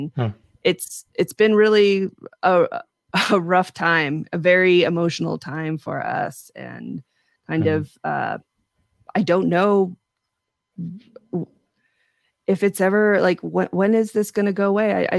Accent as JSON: {"language": "English", "region": "California", "country": "United States", "said": "I got lucky because I was from California, so I was cool."}